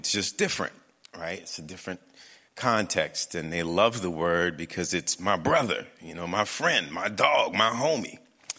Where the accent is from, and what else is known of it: New Orleans, Louisiana, United States; born or raised there